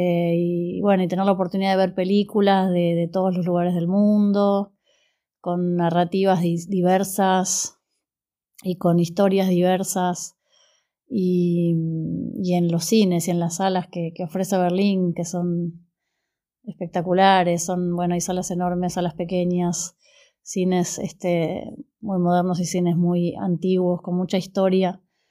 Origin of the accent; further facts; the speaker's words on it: Argentina; yo soy de Argentina